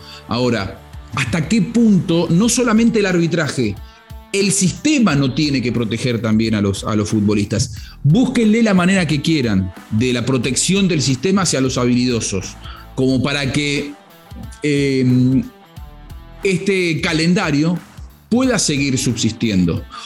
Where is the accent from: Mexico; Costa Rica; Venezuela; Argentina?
Argentina; Y no lo digo yo como argentino